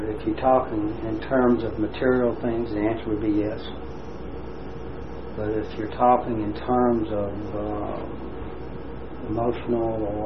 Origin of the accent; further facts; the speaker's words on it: Memphis, Tennessee, United States; now in Birmingham, United States; I was promoted and moved to here in Birmingham. We're from Memphis, Tennessee, of course, and I was moved here in 1978.